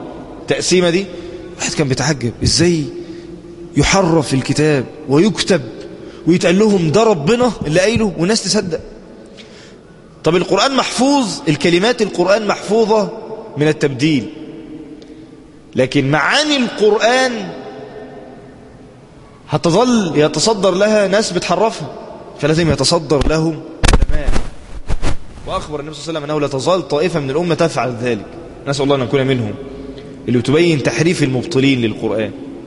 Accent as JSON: {"language": "Arabic", "country": "Egypt", "said": "اللهم اصرف عن بلادنا مصر الفتن"}